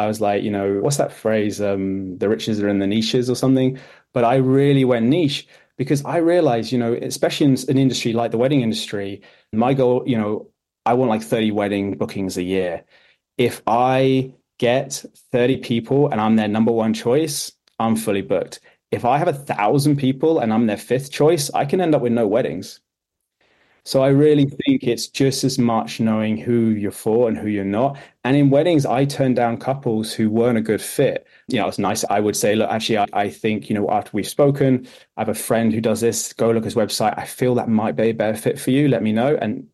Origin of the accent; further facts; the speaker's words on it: United Kingdom; I'm very British in the way I don't like saying nice things about myself